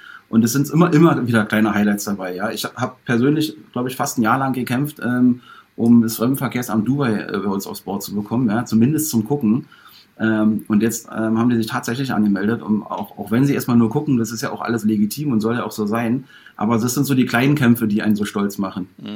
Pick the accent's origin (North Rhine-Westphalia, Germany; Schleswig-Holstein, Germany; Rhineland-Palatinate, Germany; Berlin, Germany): Berlin, Germany; ich komme nur aus Berlin